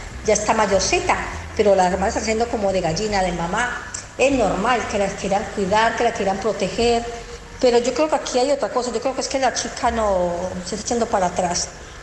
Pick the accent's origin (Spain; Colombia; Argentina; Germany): Spain; Barcelona, Catalonia; de Barcelona.